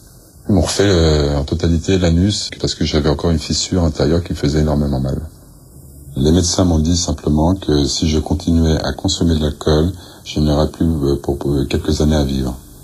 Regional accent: L'Haÿ-les-Roses, Île-de-France, France; Je suis né à Fontenay-aux-Roses en 92, mais j'ai grandi à L'Haÿ-les-Roses dans le 94. J'ai grandi au milieu d'une cité, dans un HLM, un F3.

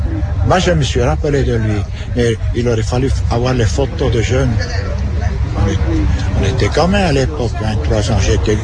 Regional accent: Burgdorf, Bern, Switzerland; moved away as an adult; le 16 décembre 36, je suis parti de Burtorf, c'est dans l'Emmental, près de Berne.

